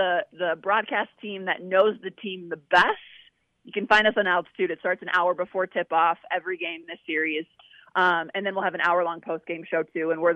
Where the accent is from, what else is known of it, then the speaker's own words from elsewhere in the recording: Minnesota, United States; I'm from Minnesota originally, so I know kind of what Minnesota sports fans have gone through the years in my time of being in Minnesota